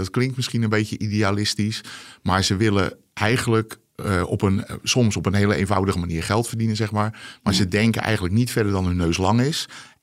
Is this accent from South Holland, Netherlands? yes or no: yes; Rotterdam, South Holland, Netherlands; Ik kom helemaal niet uit Arnhem, uit die regio. Hè. Je hoort aan mij dat ik niet uit Amsterdam kom ook, zeg maar.